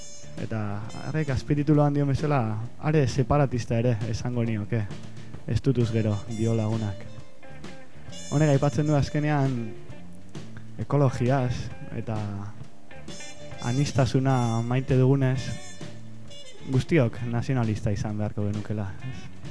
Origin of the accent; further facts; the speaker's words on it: Basque Country, Spain; baina bai, euskalduna gara eta arro gaude, ez?